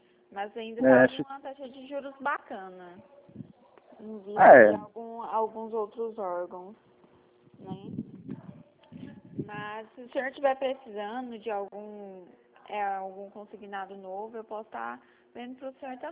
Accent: Goiânia, Goiás, Brazil; Eu sou aqui de Goiânia.

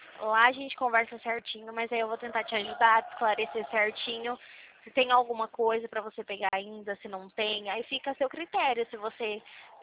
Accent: Sandovalina, São Paulo, Brazil; Eu sou de Sandovalina.

